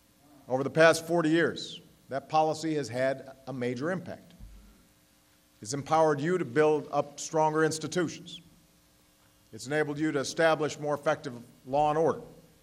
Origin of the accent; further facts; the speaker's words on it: Hawaii, United States; as a Hawaiian boy, I got to give him a little special props.